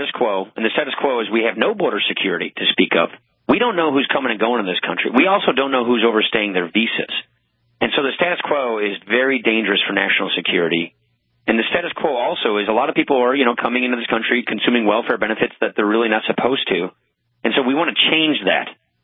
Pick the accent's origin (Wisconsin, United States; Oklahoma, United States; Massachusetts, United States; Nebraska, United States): Wisconsin, United States; I come from Wisconsin. The dairy industry is one of those industries.